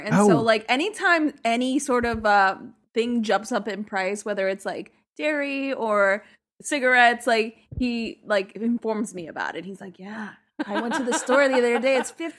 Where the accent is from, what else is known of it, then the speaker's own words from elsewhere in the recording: New York, United States; Yeah, I grew up in Sunset Park.